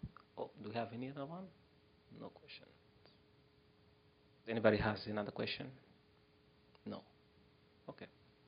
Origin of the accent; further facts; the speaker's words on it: DR Congo; I'm from the Congo, actually.